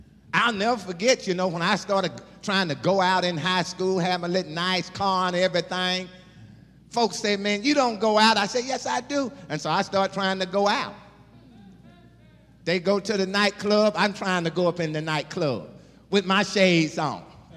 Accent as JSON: {"language": "English", "region": "Mississippi", "country": "United States", "moved": "yes", "said": "Even when I left Mississippi, I didn't want nobody to know that I was from Mississippi when I made it to Texas."}